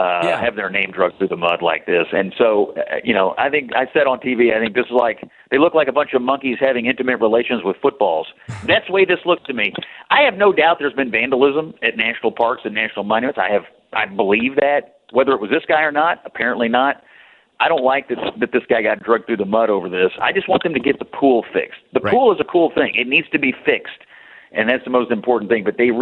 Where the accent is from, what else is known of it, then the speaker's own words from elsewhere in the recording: Kentucky, United States; My home state Senator Rand Paul was running that hearing.